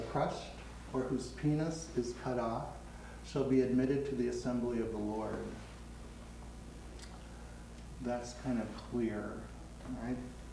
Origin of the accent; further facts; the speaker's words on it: Minnesota, United States; As I told you, I grew up in Minnesota